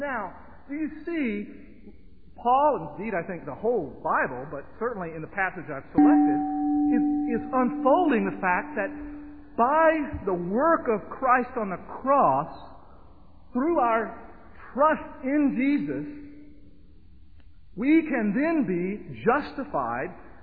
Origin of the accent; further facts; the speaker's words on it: Mississippi, United States; I grew up down in Mississippi, down in Monroe County, Mississippi, where the Tom Bigby River is.